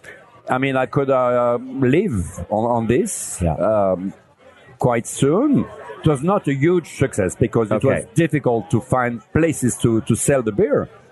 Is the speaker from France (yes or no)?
yes; Lille, Hauts-de-France, France; Like, I'm from Lille, from northern France. There's a strong tradition about beer, history.